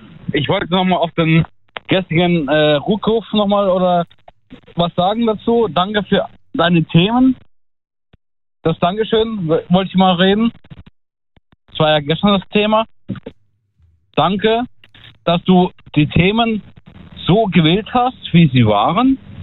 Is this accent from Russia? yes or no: yes; Russia; Also ich komme aus Russland